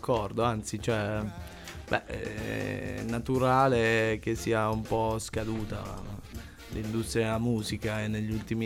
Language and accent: Italian; Abruzzo, Italy; vabbè, io sono abruzzese